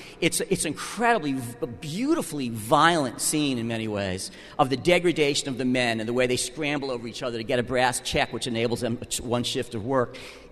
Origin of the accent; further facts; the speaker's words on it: New Jersey, United States; Let's face it, I mean, I'm from New Jersey, admittedly